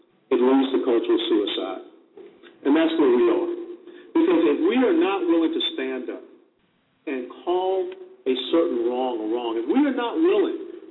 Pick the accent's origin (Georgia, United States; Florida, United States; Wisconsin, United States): Georgia, United States; remember, I am from Georgia, so I do have this accent thing.